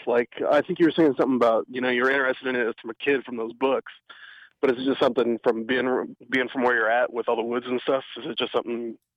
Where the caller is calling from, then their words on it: California, United States; Hey, Brian. … from Orange County.